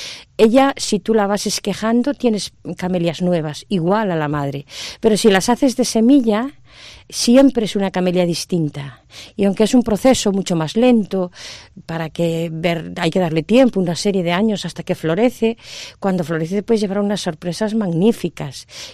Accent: Marín, Galicia, Spain; para los que somos de Marín, el mar es algo importante en nuestras vidas. Hemos crecido en la orilla del mar.

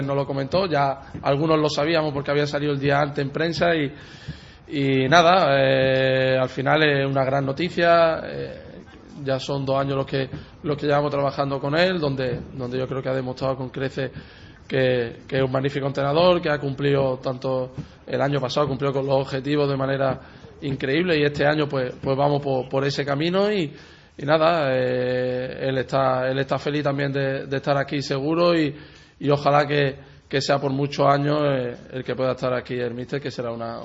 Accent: Málaga, Andalusia, Spain; como malagueño

